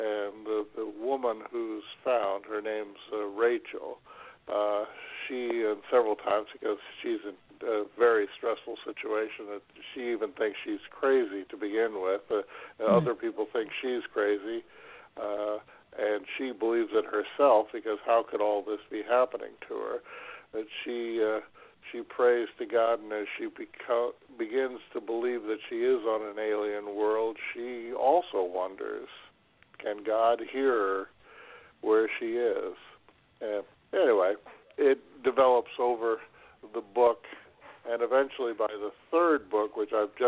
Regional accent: Colorado, United States; I grew up in Colorado, out in the middle of nowhere, and never read a book until I was in junior high school.

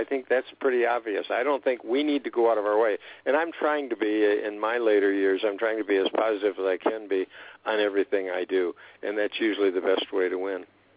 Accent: Monroe, Michigan, United States; And I'm from Monroe, Michigan originally, which is where Lazy Boy was made

